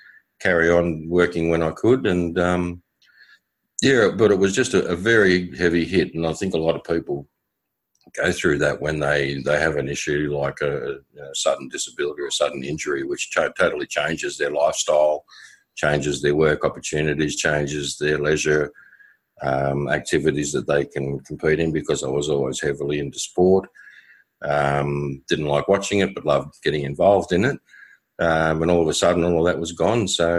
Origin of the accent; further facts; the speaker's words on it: Sydney, New South Wales, Australia; I grew up in Sydney, in the western suburbs, probably one of the poorer socioeconomic areas.